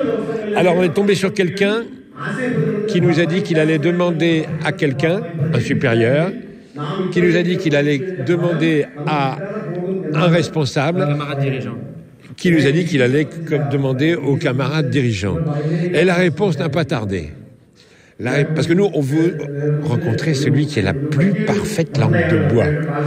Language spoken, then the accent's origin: French; France; nos enseignants à nous, chez nous en France